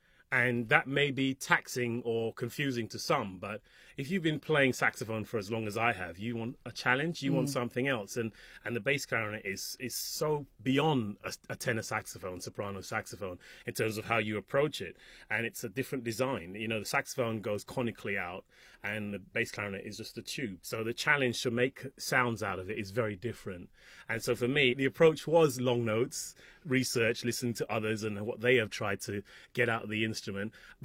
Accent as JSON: {"language": "English", "region": "London", "country": "United Kingdom", "said": "as a Londoner"}